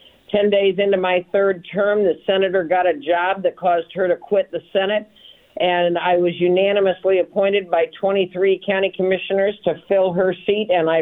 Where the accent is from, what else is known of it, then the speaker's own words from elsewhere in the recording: Redmond, Oregon, United States; also born or lived in Bend; I'm a native Oregonian. I was born in Bend, grew up in Redmond, went away to school, came back.